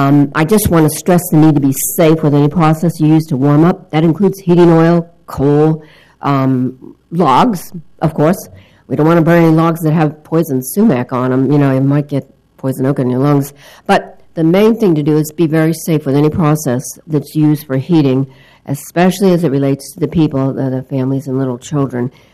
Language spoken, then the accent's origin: English; Connecticut, United States; I'm from Connecticut. I'm a Connecticut Yankee in King Charles Court, so to speak.